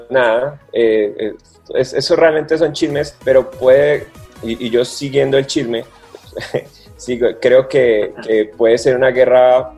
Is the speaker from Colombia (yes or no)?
yes; Colombia; El contenido de los colombianos, nuestro acento le gusta muchísimo a los cubanos y a los mexicanos